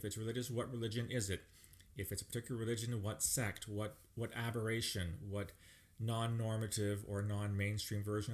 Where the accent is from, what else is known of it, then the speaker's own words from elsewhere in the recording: Canada; I will cite, for example, the Canadian Criminal Code, because as a Canadian, that's what I know best.